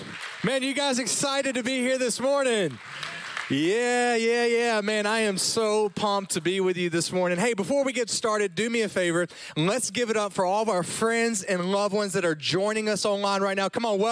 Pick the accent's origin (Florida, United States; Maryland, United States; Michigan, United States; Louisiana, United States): Louisiana, United States; Because I'm a redneck from Louisiana, all right? And so here's the deal. And I'm not Cajun. I'm North Louisiana. So all my life I've heard, oh, well, you're just really East Texas, all right?